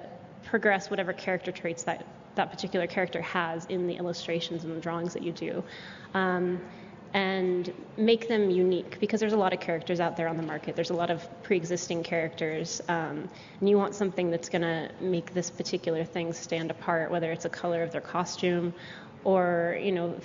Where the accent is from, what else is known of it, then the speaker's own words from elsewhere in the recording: California, United States; I'm from California. I'm from the Tongva tribe.